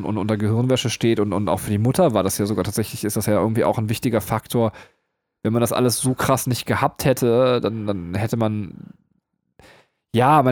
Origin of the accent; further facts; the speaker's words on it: Germany; Als Deutscher würde ich irgendwie sagen, ja, ist halt unsere Vergangenheit so und deswegen hat man wieder die bösen Deutschen genommen so.